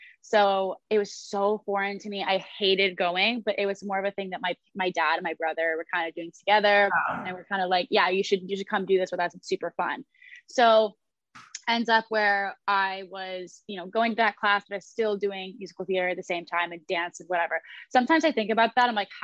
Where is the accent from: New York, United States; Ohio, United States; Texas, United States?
Ohio, United States; Columbus; now in Los Angeles, United States; I'm 21 years old and I'm from Columbus, Ohio originally.